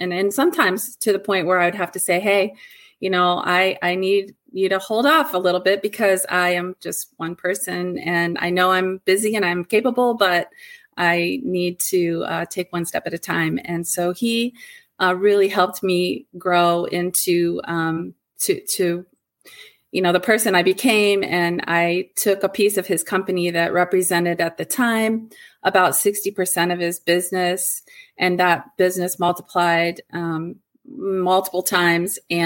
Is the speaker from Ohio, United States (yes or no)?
yes; Ohio, United States; now in Michigan, United States; I made a move from my home state, which is Ohio, to Michigan.